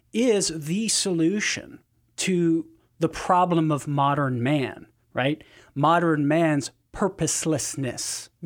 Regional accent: Louisiana, United States; Do I sound like I come from Louisiana, Cher?

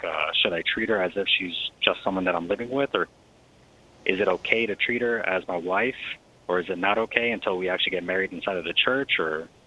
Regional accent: Camp Lejeune, North Carolina, United States; I come from Camp Lejeune, North Carolina.

